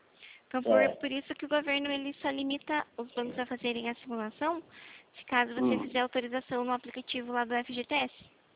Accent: Itapetininga, São Paulo, Brazil; eu sou de Itapetininga.

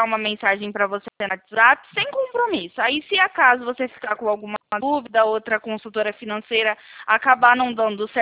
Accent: Campinas, São Paulo, Brazil; Eu sou aqui do interior de São Paulo, fico localizado em Campinas.

